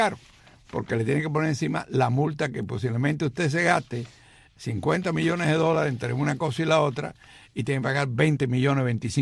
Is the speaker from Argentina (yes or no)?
no; Cuba; now in United States; Los cubanos seguimos celebrando Nochebuena, y como estamos en Estados Unidos y somos cubanos